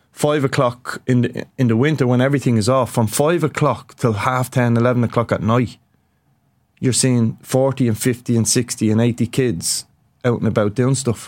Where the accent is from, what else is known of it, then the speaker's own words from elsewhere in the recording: Killinarden, Leinster, Ireland; I grew up in Killinarden. I've said this before. Late 80s, early 90s, and heroin ripped through.